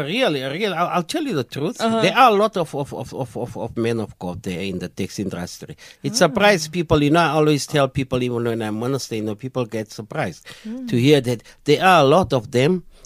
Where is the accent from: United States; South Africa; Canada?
South Africa; Johannesburg, Gauteng; I'm from El Dorado Park, which is in Joburg